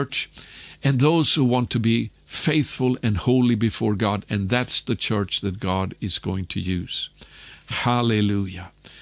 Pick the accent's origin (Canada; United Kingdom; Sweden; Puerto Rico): Sweden; that was for Sweden at that time, my home country, that I was writing this